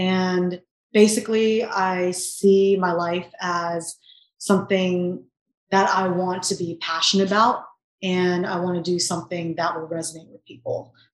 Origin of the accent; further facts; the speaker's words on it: Virginia, United States; now in California, United States; Well, first, I was born in Virginia. And over there, it's very different than out here in California. It's like, it's not very diverse. I'm one of the few Asians growing up there.